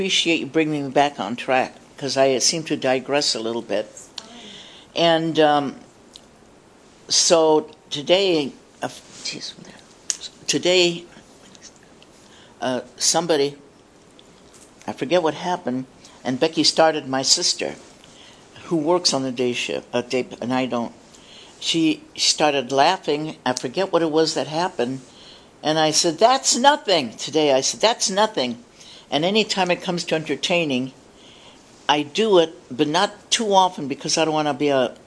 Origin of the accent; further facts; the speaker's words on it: Seattle, Washington, United States; if I say, well, I'm from Seattle. Seattle? Hey, you ever hear of Seattle?